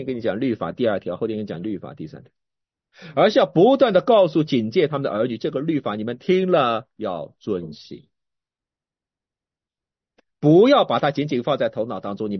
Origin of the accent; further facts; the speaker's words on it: Suzhou, Jiangsu, China; 就如同我老家是苏州，